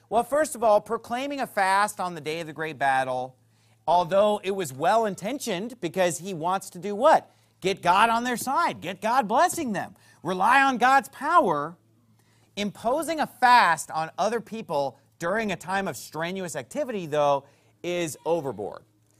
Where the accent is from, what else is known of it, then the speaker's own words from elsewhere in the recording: California, United States; when I was growing up in California.